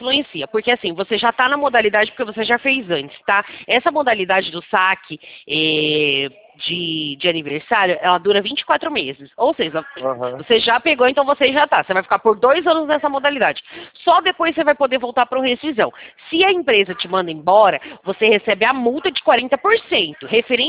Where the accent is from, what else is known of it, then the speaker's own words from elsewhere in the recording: São Vicente, São Paulo, Brazil; Eu sou de São Vicente, no litoral. E aí eu vim parar aqui e fiquei aqui porque é uma vida mais tranquila.